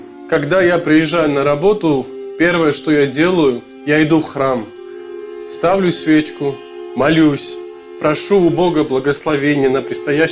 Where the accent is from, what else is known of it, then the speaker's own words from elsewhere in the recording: Georgia; now in Russia; Я родом из солнечной Грузии, Россия моя духовная родина. По плоти я родился в Грузии, а по духу я родился в России.